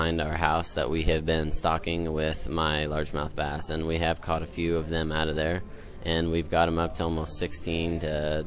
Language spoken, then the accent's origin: English; Sutton, Nebraska, United States; I'm from the Sutton FFA chapter in Nebraska.